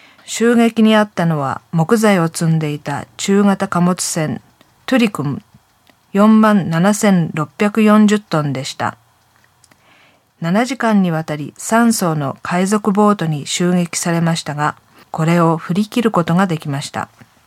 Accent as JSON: {"language": "Japanese", "town": "Morioka", "region": "Iwate", "country": "Japan", "tie": "born or raised there", "said": "私の故郷の方言を思い出すんですけれども"}